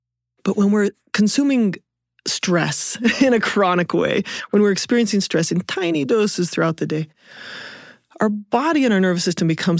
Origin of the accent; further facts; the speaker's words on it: Provo, Utah, United States; I was talking about, oh, you know, I'm from Provo. Where's that? Oh, it's right by Orem.